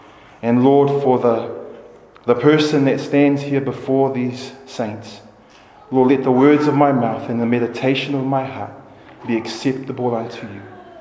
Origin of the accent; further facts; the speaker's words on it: Auckland, New Zealand; When we grew up in South Auckland, we had a picture like this on nearly every wall in our house. And I grew up very religious in a Presbyterian church in South Auckland.